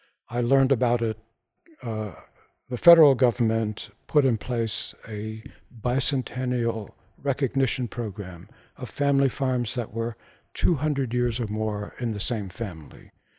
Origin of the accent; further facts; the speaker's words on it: Bronx, New York, United States; I grew up in the Bronx, and my interest in photography really began when I was about 8 years old.